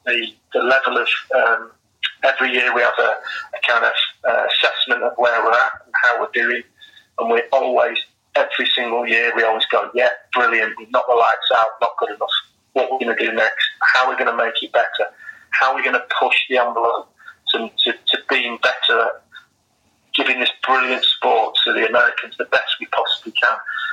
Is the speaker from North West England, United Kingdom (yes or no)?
yes; Manchester, North West England, United Kingdom; I was born in Manchester, and I grew up as a Manchester City fan, season ticket holder, the old main road.